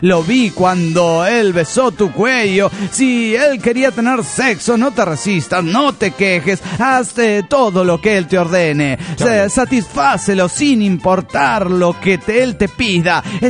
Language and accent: Spanish; Oaxaca, Mexico; de Oaxaca, México.